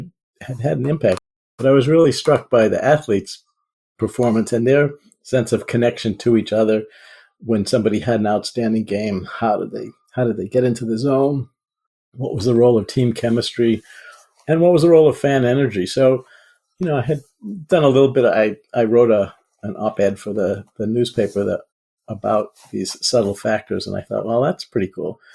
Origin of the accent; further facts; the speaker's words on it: Boston, Massachusetts, United States; And I will confess to some of that growing up in Boston.